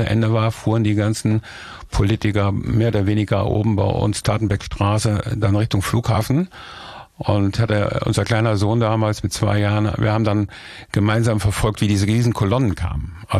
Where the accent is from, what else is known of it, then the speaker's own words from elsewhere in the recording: North Rhine-Westphalia, Germany; born there; Ich komme gebürtig aus dem Siegerland.